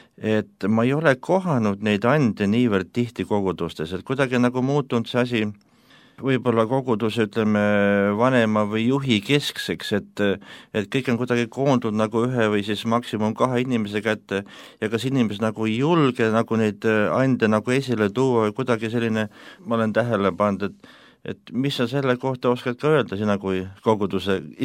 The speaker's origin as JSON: {"language": "Estonian", "region": "North Ossetia–Alania", "country": "Russia", "first_language": "Ossetian", "second_language": "Estonian", "said": "ta räägib minu kodukeeles, Põhja-Osseetia keeles."}